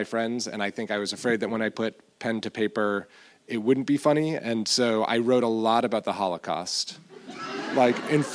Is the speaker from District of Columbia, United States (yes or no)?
yes; Washington, District of Columbia, United States; born there; also born or lived in Bethesda; I was born in Washington, D.C., Bethesda, Maryland area.